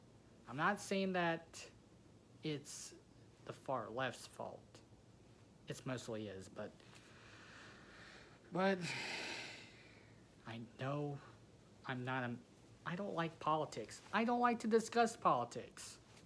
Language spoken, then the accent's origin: English; Mississippi, United States; I'm just someone from Mississippi talking about these issues.